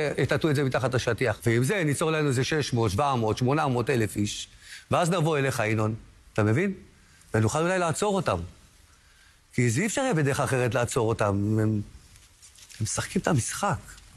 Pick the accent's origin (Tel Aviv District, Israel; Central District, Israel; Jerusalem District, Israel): Central District, Israel; Kiryat Ono; אנחנו, כעיקרון אנחנו מקריית אונו